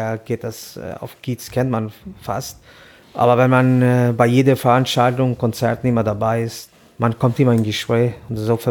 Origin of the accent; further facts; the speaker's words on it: Tirana, Tirana County, Albania; German is a second language; now in Germany; Ich komme aus Albanien, Tirana.